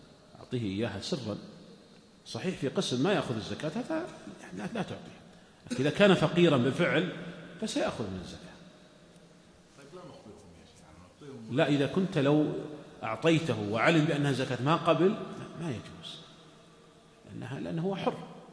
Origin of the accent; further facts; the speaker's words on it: Saudi Arabia; وهذا الأمر عندنا في المملكة العربية السعودية ولله الحمد مطبق،